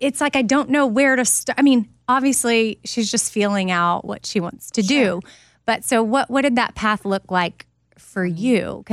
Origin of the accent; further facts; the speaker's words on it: Austin, Texas, United States; I grew up in Texas, but Austin, so I was in the city.